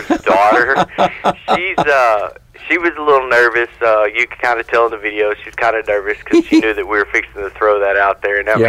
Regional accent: Abilene, Texas, United States; We're from West Texas out here in Abilene.

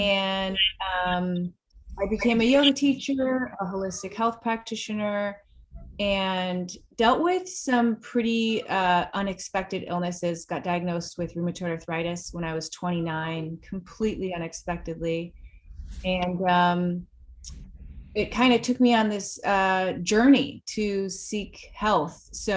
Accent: Chicago, Illinois, United States; Yeah, so I grew up in Chicago. My mom had a dance studio, so I grew up dancing.

